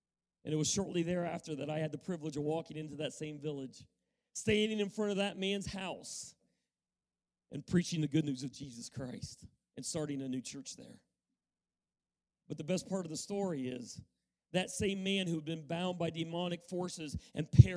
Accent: Ohio, United States; I grew up around the Amish here in Ohio

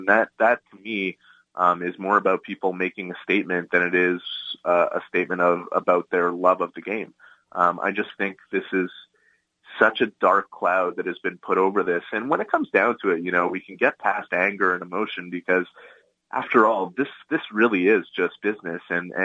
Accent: Canada; it's everything about being Canadian. It's just it's in us, you know.

